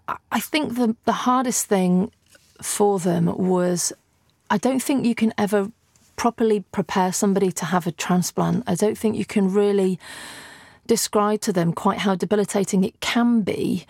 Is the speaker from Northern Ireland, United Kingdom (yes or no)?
no; Yorkshire and the Humber, United Kingdom; moved away as an adult; now in London, United Kingdom; I moved to London. I'm from Yorkshire. So I moved to London after my A-levels